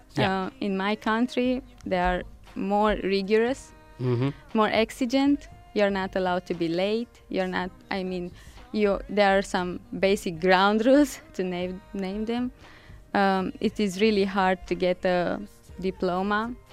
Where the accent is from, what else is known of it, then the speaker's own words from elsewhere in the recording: Transylvania, Romania; English is a second language; now in Bucharest, Romania; So I'm originally from Transylvania. I don't know if you heard of it, with the place with a lot of vampires